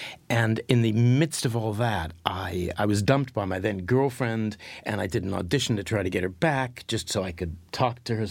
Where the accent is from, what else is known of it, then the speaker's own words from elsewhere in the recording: Winnipeg, Manitoba, Canada; I was from Winnipeg, and I was living in London.